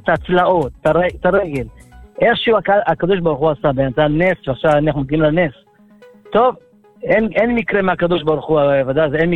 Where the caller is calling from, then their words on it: Elad, Central District, Israel; ברוך השם, אני מאלעד.